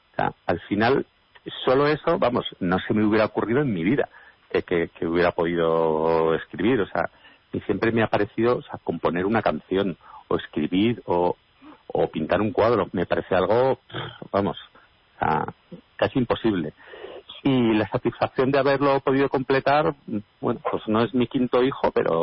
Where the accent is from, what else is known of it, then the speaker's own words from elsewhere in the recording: Pamplona, Navarre, Spain; now in Madrid, Spain; cuando yo llegué de Pamplona a Madrid vivía en un apartamento en Arturo Soria